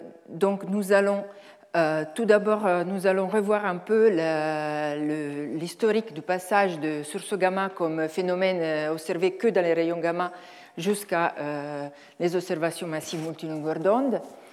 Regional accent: Italy; French is a second language; Donc je suis italienne, donc je m'excuse d'avance pour mon français

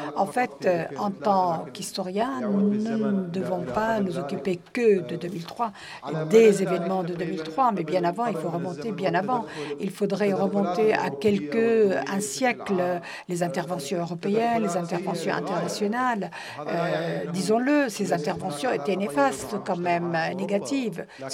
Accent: Iraq; je vais donc me concentrer sur ce qui s'est passé chez nous en Irak

